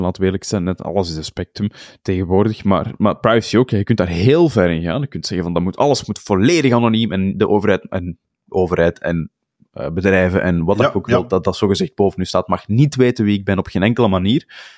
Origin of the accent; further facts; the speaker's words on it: Belgium; Wat dat soms zelfs voor mij als Belg een culture shock is